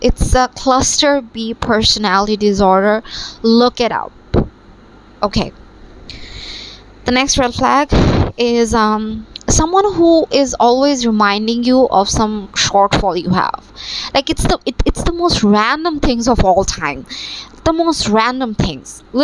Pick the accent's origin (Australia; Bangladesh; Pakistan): Bangladesh; So, by the way, I am from Bangladesh, but I have to talk in like American terms, like high school and middle school, because most of my viewers are from America.